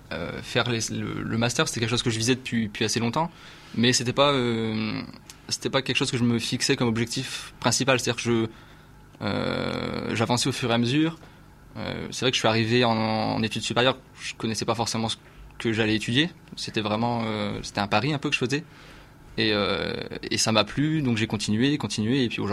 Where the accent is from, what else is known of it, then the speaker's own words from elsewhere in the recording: Hauts-de-France, France; Ouais, alors moi, je suis pas de Calais, mais ça reste